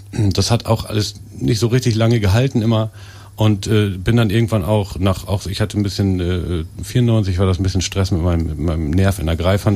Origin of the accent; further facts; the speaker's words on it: Lingen, Lower Saxony, Germany; ich komme aus Lingen eigentlich ursprünglich